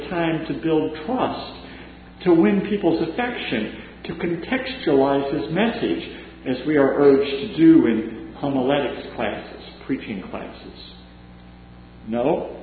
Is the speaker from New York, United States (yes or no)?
no; Williamson, West Virginia, United States; I've got to preach in my hometown, in Williamson, West Virginia. And it is a thrill.